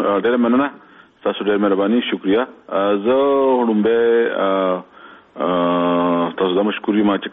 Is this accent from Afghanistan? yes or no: no; Swabi, Khyber Pakhtunkhwa, Pakistan; زما تعلق د صوبای سره دی، ضلع صوبای، او په ضلع صوبای کې چې نو مرغوز کله دی، مرغوز هغه کې ما سبق هم هلته ویلی دی، مرغوز کلی نه د پرایمری سکول د لسم پورې ملته سبق ویلی دی ګورمنټ سکول کې.